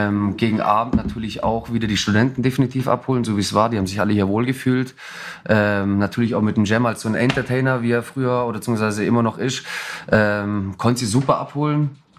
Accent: Villingen-Schwenningen, Baden-Württemberg, Germany; 27 Jahre alt, komme gebürtig aus Villingen-Schwenningen.

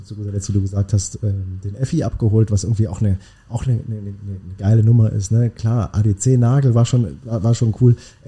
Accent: Baden-Württemberg, Germany; wir kommen aus der Nähe von Tübingen.

